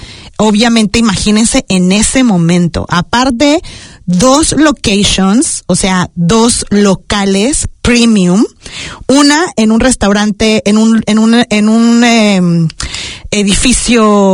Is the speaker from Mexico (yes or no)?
yes; Mexico; now in New Zealand; soy mexicana.